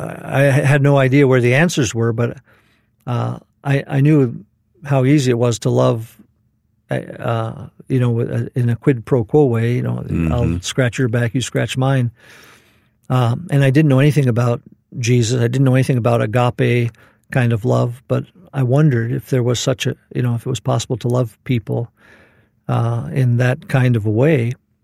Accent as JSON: {"language": "English", "country": "Saudi Arabia", "tie": "born or raised there", "moved": "yes", "lives_now": "United States", "said": "And for me, growing up in Arabia, there, of course, there's always racism just about anywhere, but the racism that we were immersed in Saudi Arabia was not necessarily based on skin color. And so I grew up without that as an issue."}